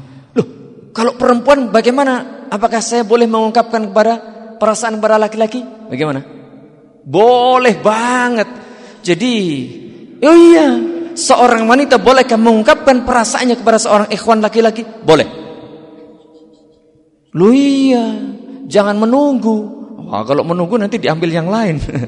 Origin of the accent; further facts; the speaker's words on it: Wonogiri, Central Java, Indonesia; perselingkuhan terjadi di daerah saya, asal saya dari Wonogiri.